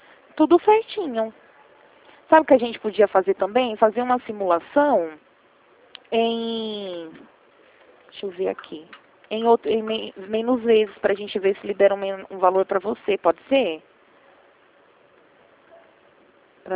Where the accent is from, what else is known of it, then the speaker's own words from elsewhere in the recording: Rio Claro, São Paulo, Brazil; eu sou daqui de Rio Claro mesmo.